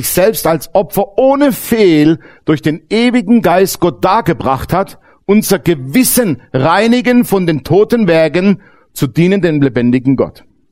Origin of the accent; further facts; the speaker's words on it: Baden-Württemberg, Germany; Ich komme ja aus dem Schwäbischen, gell?